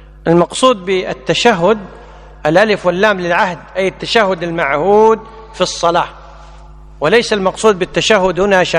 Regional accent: Kuwait; احنا عندنا بالكويت

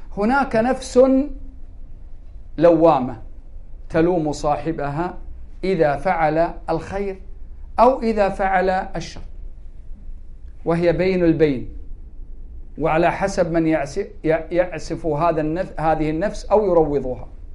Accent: Kuwait; وأن يحفظ بلادنا الكويت من كل مكروه وسوء

